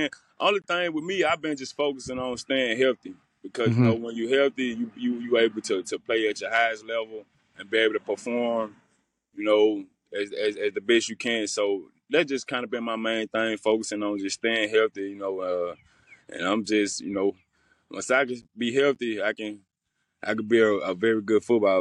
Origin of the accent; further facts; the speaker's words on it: Laurel, Mississippi, United States; I'm back in Mississippi, back in my hometown in Laurel, Mississippi.